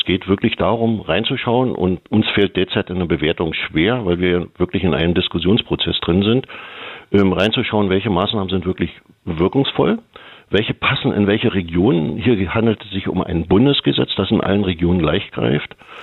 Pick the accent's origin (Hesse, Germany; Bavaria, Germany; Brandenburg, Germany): Brandenburg, Germany; und ich bin Brandenburger, wir können in Brandenburg reinschauen